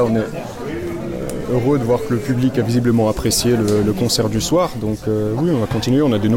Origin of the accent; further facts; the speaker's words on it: France; now in Switzerland; Alors, on vient de Suisse, mais en fait, on est français tous les deux.